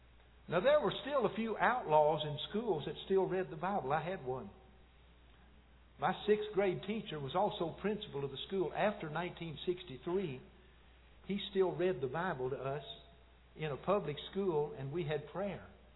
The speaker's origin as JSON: {"language": "English", "region": "Kentucky", "country": "United States", "said": "my wife and I are Hicks. We're from Kentucky. We're from the hills of Kentucky."}